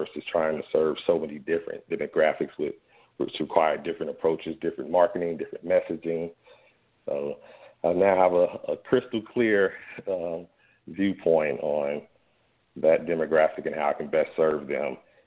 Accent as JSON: {"language": "English", "town": "Gary", "region": "Indiana", "country": "United States", "tie": "born or raised there", "said": "I got my start. I had a pretty humble beginning growing up in Gary, Indiana, but many of you may know it's home"}